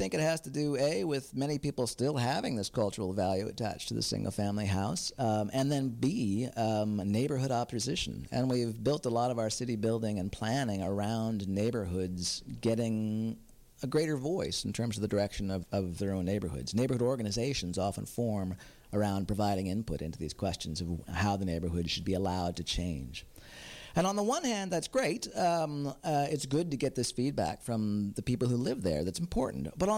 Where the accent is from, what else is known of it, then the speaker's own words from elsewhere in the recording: United States; now in Vancouver, Canada; when I first moved to Vancouver, both my partner, who I met here, and I, you know, we came from the States.